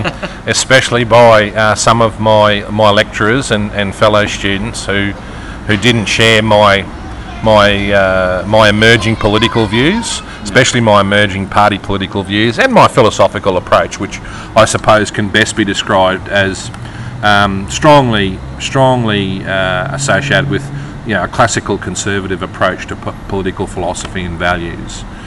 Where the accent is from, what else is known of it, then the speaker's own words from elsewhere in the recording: Tully, Queensland, Australia; moved away as an adult; now in Brisbane, Australia; it's the first time that I'd lived away from my hometown of Tully.